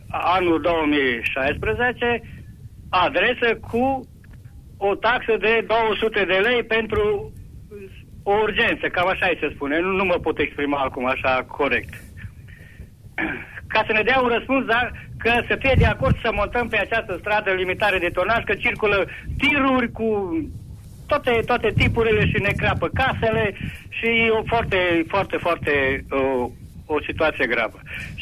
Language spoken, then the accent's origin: Romanian; Târnăveni, Mureș County, Romania; Eu sunt din Târnăveni.